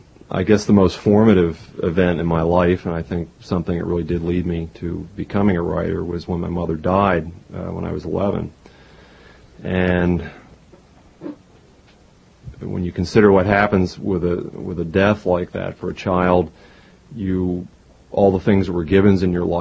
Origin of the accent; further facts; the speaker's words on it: Garrett Park, Maryland, United States; also born or lived in Washington; I grew up in Garrett Park, Maryland. I was raised in Washington, born there.